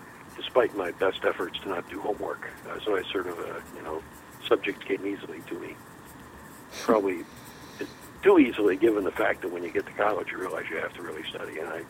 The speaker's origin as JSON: {"language": "English", "town": "Springville", "region": "New York", "country": "United States", "tie": "born or raised there", "said": "I was born in Springville, New York, a little town about 30 miles south of Buffalo."}